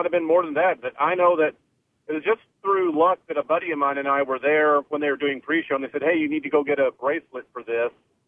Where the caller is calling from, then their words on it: Daytona Beach, Florida, United States; I'm from Daytona Beach, Florida.